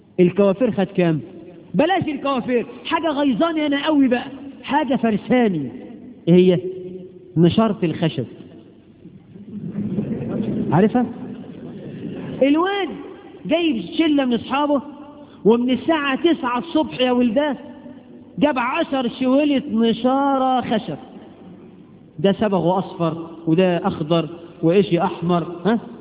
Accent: Egypt; ثم من البدع المضحكة إن العريس عندنا في مصر ليلة الفرح قبل الفرح بيعمل إيه؟

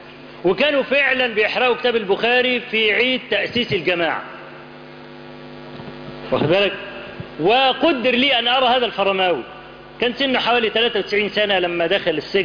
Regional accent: Egypt

